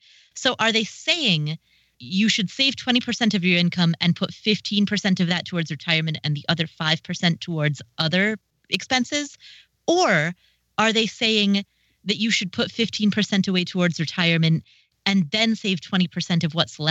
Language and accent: English; Cincinnati, Ohio, United States; in terms of like the experience of a kid growing up in Cincinnati, that's what I always heard about my city.